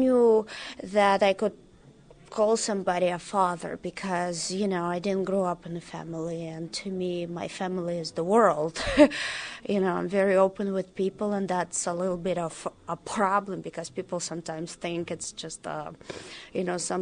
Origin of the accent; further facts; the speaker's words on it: Russia; when I was growing up in Russia, a lot of people used to call my grandmother, oh, you're the Jew, you're the Jew.